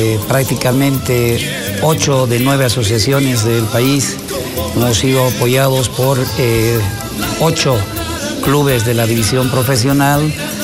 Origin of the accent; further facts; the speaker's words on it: Bolivia; los problemas que tenemos como sociedad boliviana